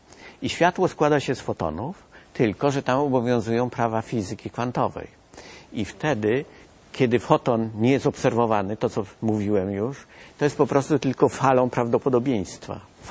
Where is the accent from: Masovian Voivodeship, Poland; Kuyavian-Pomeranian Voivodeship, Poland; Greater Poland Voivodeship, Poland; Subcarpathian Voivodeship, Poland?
Kuyavian-Pomeranian Voivodeship, Poland; Kcynia; Ja wspominam o tym, bo się wychowałem w Kcyni.